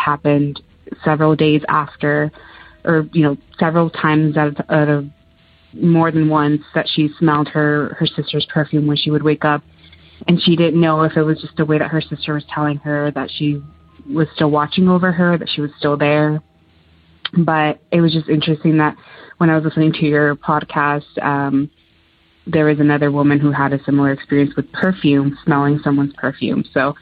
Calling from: Arizona, United States; I'm calling from Arizona.

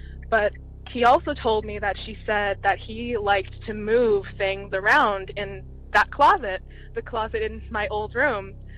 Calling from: Eugene, Oregon, United States; I'm calling from Eugene, Oregon.

